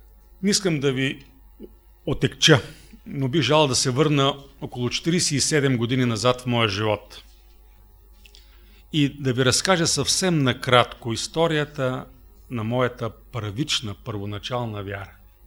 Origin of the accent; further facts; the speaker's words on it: Dzhulyunitsa, Veliko Tarnovo Province, Bulgaria; още в ранните си детски години в махлата, където живеехме, в моето родно село Джулюница, имаше адвентна църква.